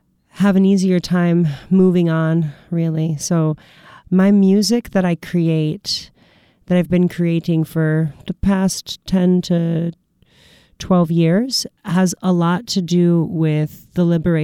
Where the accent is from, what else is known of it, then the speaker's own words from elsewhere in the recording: Rockford, Illinois, United States; now in Madison, United States; Well, I've performed plenty of places in my hometown of Rockford, Illinois. And then when I moved to Madison